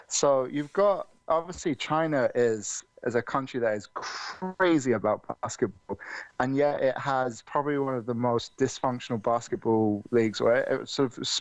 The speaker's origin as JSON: {"language": "English", "region": "England", "country": "United Kingdom", "said": "I'm from England, and everyone has this idea that, England, it must be really cold."}